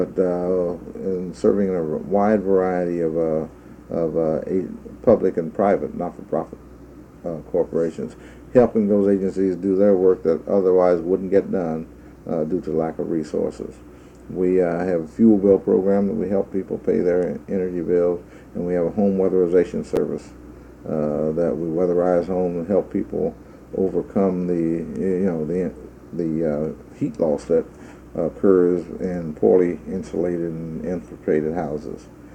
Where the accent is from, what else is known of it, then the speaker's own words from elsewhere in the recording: Columbus, Ohio, United States; also born or lived in Cincinnati; I was born in Cincinnati, Ohio, 53, almost 54 years ago now. And very early in my life, 4 months old, I think, my parents moved to Columbus, Ohio